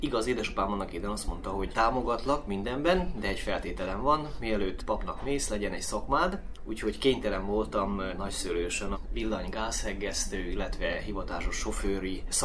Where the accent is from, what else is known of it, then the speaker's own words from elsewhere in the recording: Fertősalmás, Zakarpattia Oblast, Ukraine; A Fertősalmáson születtem, és hát mégis gyermekkorom nagy része ott töltődött. Jó lehet, 3 évet a Beregszászi járásba kerültünk, mert édesapám állatorvosként meghívták Orosziba, és Orosziba éltünk 3 évig.